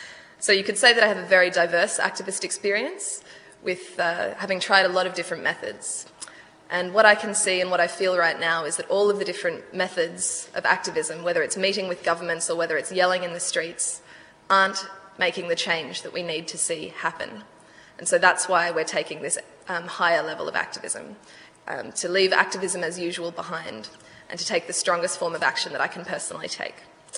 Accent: Brisbane, Queensland, Australia; I'm 23 years old and I'm from Brisbane, Australia.

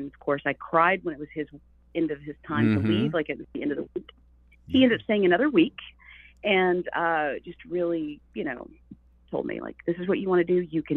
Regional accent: Okemah, Oklahoma, United States; moved away as an adult; now in California, United States; I grew up in Okemah, Oklahoma. Born and raised there. In fact, that was, you know, where I lived up until I moved to California.

